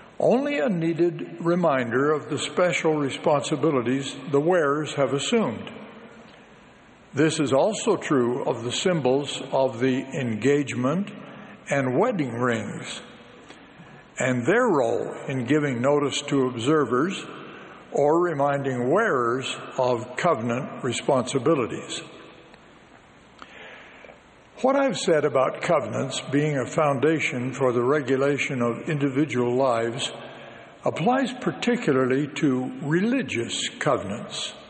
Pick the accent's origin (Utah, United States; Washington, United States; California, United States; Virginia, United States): Utah, United States; born there; When I was born in Utah in 1932, our church membership was only about 700,000, clustered mostly in Utah and nearby states.